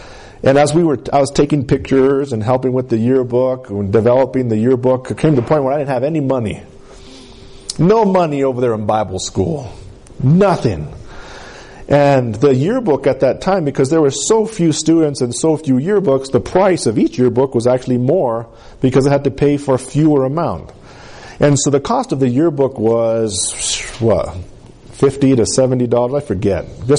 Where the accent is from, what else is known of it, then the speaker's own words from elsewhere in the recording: Colorado, United States; I'm from Capitoline, Colorado, man. I'm from small town, even smaller than Center, USA.